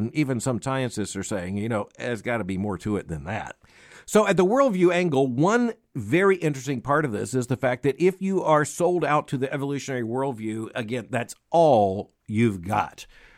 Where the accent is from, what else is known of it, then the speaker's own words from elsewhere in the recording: Florida, United States; I've seen that personally growing up in Florida